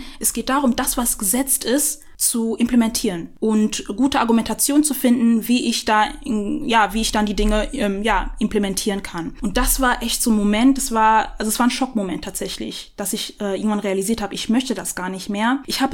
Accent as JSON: {"language": "German", "town": "Rüsselsheim", "region": "Hesse", "country": "Germany", "tie": "born or raised there", "said": "ich bin gebürtige Rüsselsheimerin."}